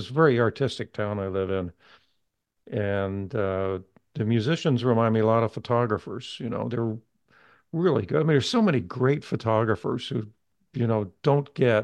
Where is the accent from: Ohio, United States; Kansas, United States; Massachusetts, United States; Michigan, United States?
Ohio, United States; East Liverpool; I shot that in my hometown, a little town on the Ohio River called East Liverpool.